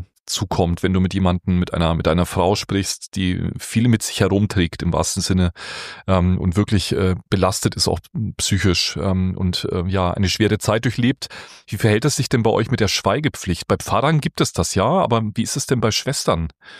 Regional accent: Bavaria, Germany; als gebürtiger Franke

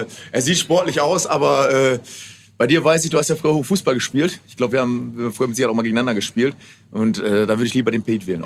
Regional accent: Bottrop, North Rhine-Westphalia, Germany; Geboren in Bottrop, aufgewachsen in Bottrop und lebe immer noch in Bottrop.

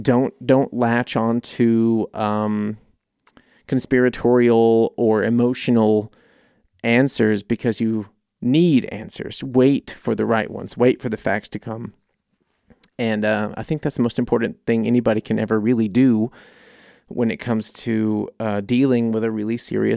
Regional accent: United States; as a kid growing up in the States, you always see videos of like, you know, the walk on the moon

